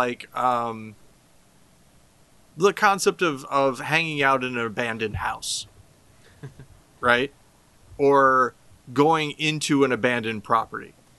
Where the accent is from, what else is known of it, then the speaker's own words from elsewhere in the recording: Dorsey, Illinois, United States; talking about how when I grew up in Dorsey, Illinois, there weren't police officers.